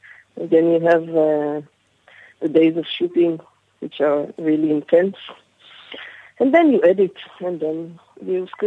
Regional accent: Tel Aviv, Tel Aviv District, Israel; I'm a director from Tel Aviv, from Israel.

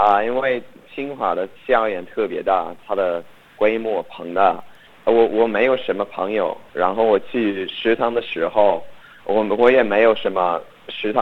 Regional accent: Australia; Chinese is a second language; 我是从澳大利亚来的，然后我学了中文，学了好像是快到五年。然后我之前在清华大学读书

